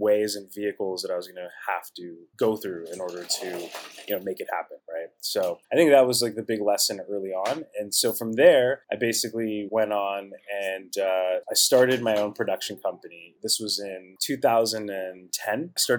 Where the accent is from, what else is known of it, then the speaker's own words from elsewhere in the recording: Washington, District of Columbia, United States; also born or lived in California; I was born there initially. Kind of a long story. My childhood, I grew up kind of bi-coastal. I was raised on the East Coast in Washington, D.C., but I got to spend my summers out in California, Southern California.